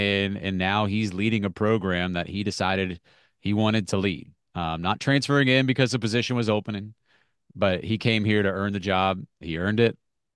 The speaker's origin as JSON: {"language": "English", "town": "Crozet", "region": "Virginia", "country": "United States", "tie": "born or raised there", "said": "Just as someone who's been around Virginia football for my whole life, growing up in Crozet"}